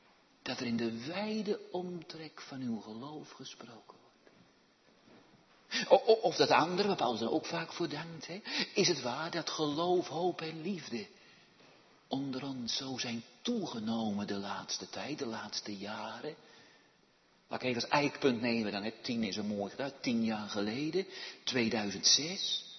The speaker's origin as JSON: {"language": "Dutch", "town": "Waarder", "region": "South Holland", "country": "Netherlands", "tie": "born or raised there", "said": "Dat ik in een gemeente waar ik ben opgegroeid en opgevoed."}